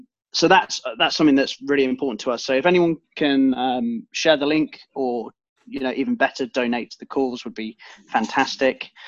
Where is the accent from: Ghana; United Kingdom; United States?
United Kingdom; Reading, South East England; we grew up in Reading